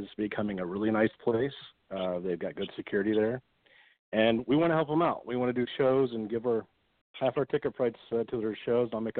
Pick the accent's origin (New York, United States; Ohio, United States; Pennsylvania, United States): Ohio, United States; Columbus; Basically, you know, it's my hometown, Columbus is, so we're giving half our ticket sales to Latitude 525.